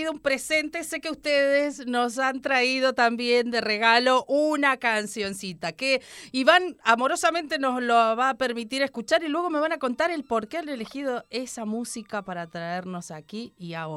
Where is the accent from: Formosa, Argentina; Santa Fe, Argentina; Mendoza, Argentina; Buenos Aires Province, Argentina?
Mendoza, Argentina; now in Chile; yo he llegado de Argentina de visitar a mi origen, mi familia, mi tierra.